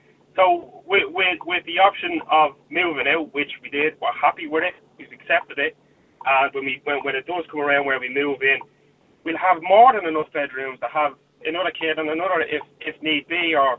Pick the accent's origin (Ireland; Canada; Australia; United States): Ireland; Finglas, County Dublin; And I'm originally from Finglas, but we were renting up in Swords